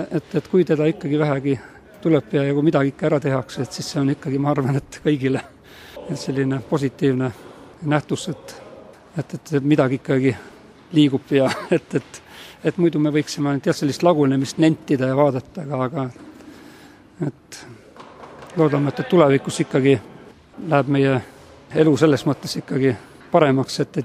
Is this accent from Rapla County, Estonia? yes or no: yes; Rapla County, Estonia; Ma olen pärit Raplamalt ja Virgu üla, kui ütleb kellelegi see midagi. Looduslik koht. Aga Tallinnas on hea sealt tööle tulla, nii et selles mõttes see ei ole üldse hirmus elada natuke linnust eemal